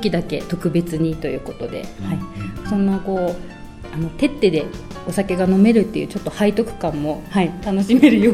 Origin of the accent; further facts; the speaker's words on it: Sukagawa, Fukushima, Japan; 私も、20年ぶりに地元に戻ってきたので須賀川市内でお店を開業したいと思っていまして